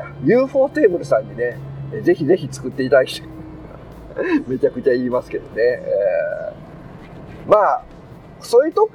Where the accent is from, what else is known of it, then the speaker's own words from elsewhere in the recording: Tokushima, Japan; 僕は徳島県ですけども